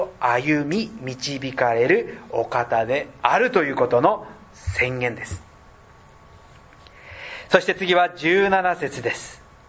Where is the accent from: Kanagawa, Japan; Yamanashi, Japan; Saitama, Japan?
Saitama, Japan; Hanno; まあ、飯能など私の実家の山の方に行きますと、時にこの木が伐採された、山肌があらわになった